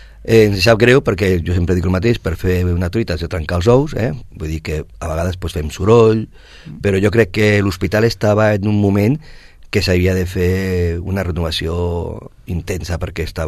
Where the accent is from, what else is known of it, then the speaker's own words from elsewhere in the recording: Sabadell, Catalonia, Spain; Jo sóc de Sabadell